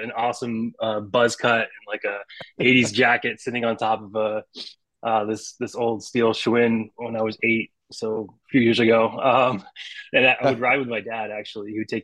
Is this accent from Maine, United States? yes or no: yes; Maine, United States; also born or lived in Arizona, United States; Yeah. You probably don't get a lot of people from that area, but yeah, grew up in Southern Maine, until I went to college in Arizona.